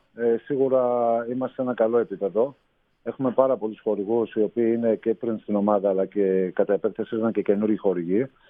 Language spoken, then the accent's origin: Greek; Karditsa, Thessaly, Greece; Το κάνω αποκλειστικά για την πόλη μου και για αυτή την προσπάθεια που έκανα πέρυσι. Και γι' αυτό είναι ο λόγος που προσπαθώ και να τονίζω κάθε φορά που βρίσκομαι στην Καρδίτσα όπως τώρα